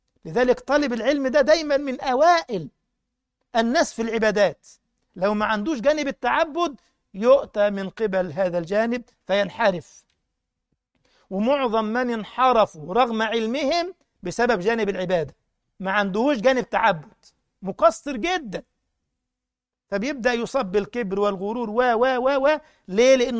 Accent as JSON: {"language": "Arabic", "country": "Egypt", "said": "عندنا في مصر يعني بيأتون من عشان حفظ القرآن"}